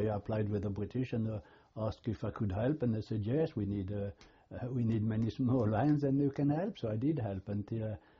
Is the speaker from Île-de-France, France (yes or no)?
no; Valognes, Normandy, France; I was born in Valognes, in Normandy.